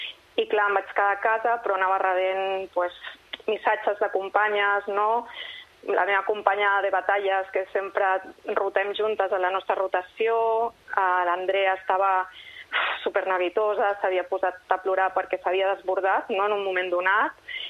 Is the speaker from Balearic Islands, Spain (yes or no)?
no; Sabadell, Catalonia, Spain; aquí a Sabadell, que jo soc de Sabadell